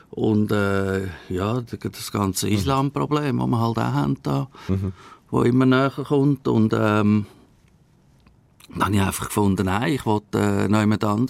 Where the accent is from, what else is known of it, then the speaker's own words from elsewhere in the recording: Switzerland; now in Cuba; Die Schweizer gelten überall als reiche Leute, weil das Image der Banken, obwohl es ja nicht so ist, Banken sind ja nicht am Volk eigentlich, aber wo man als Schweizer reinkommt